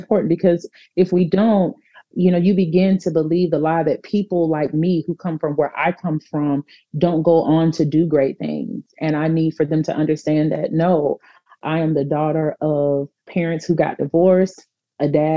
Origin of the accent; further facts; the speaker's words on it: Atlanta, Georgia, United States; oh, Coach CJ is from Bankhead, like I'm from Bankhead